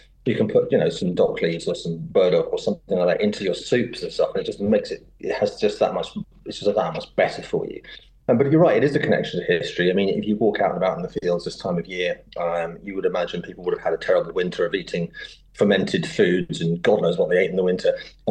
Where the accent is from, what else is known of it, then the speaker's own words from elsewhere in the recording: South East England, United Kingdom; when I was a kid, I grew up in the New Forest, and which was like a wild sort of Christopher Robin type childhood, climbing trees, you know, building dams and rafts and things.